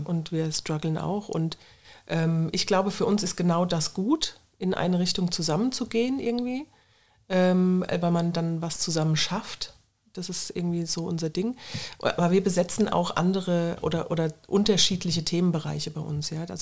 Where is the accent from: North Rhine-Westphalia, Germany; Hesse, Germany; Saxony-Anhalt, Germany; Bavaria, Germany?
Hesse, Germany; Nauheim; Also ich komme aus Nauheim und meine Eltern, die hatten Landwirtschaft, einen landwirtschaftlichen Vollerwerbsbetrieb in der Bahnhofstraße.